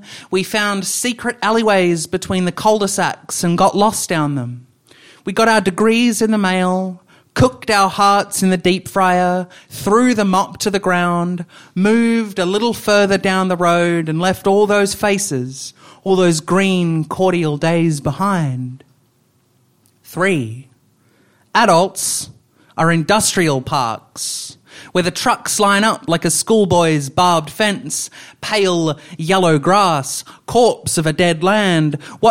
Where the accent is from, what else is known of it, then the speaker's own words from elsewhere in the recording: Perth, Western Australia, Australia; it's a little bit about growing up in Perth and sort of the landscape of the place